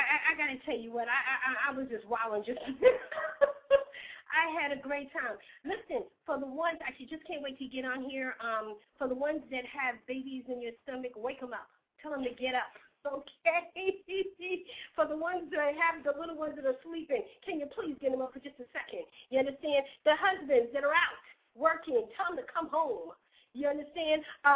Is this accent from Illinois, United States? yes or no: no; New York City, New York, United States; now in Charleston, United States; because I came from New York City, and I'm going to keep on saying that, but I do rep Charleston, South Carolina as well.